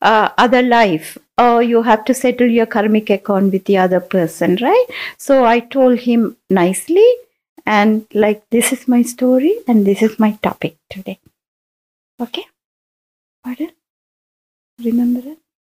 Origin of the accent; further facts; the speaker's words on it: Canada; I'm from Canada, by the way.